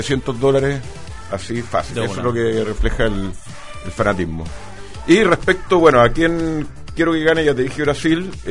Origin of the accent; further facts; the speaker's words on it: Chile; con 25.000 brasileños y éramos como 500 chilenos.